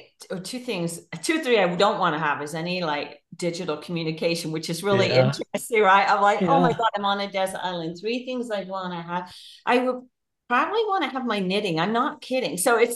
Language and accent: English; England, United Kingdom; growing up in England, I love fish and chips.